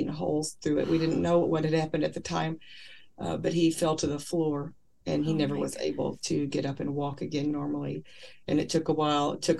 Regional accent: Kentucky, United States; I was raised in Kentucky in a home where my mom and dad were married quite young, and we had four kids.

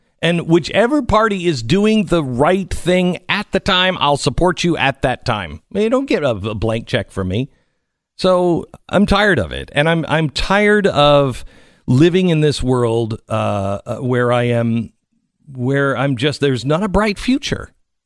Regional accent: Seattle, Washington, United States; and I grew up in Seattle.

